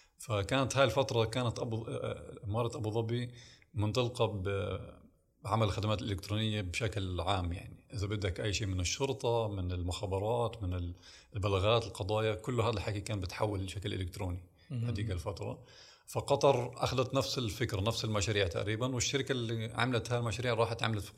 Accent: United States; also born or lived in Palestine; الأصل من فلسطين. عشت طفولتي في الولايات المتحدة في أمريكا، وهون بلشت نشأتي وحبي وشغفي بالكمبيوتر والحاسوب بشكل عام من نص التسعينات

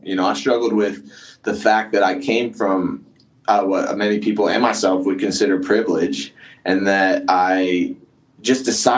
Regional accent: Columbia, South Carolina, United States; now in Michigan, United States; So I grew up in right outside Columbia, South Carolina. Went to college there, wrestled there.

